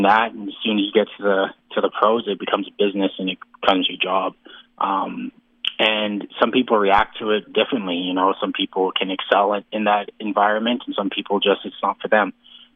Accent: Regina, Saskatchewan, Canada; as a kid growing up in Regina and watching the Riders

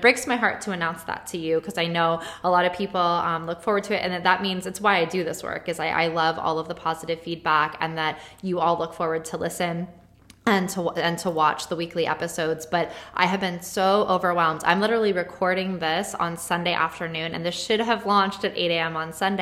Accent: New York, United States; because I'm a New Yorker, you know, by heart

